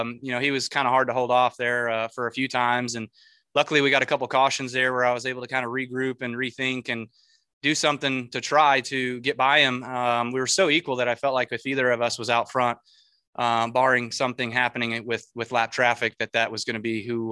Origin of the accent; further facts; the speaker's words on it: Las Vegas, Nevada, United States; I'm obviously from Las Vegas, Nevada, and there's a lot of shows out there.